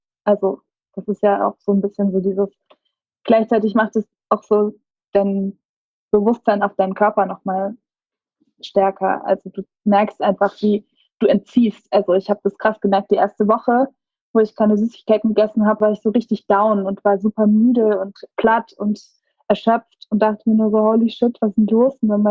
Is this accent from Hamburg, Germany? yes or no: no; Karlsruhe, Baden-Württemberg, Germany; Ich bin in Karlsruhe groß geworden, im Umkreis, in den Bergdörfern gibt es Fasching und auch Faschingsclubs, was komplett an mir vorbeigegangen ist als Kind.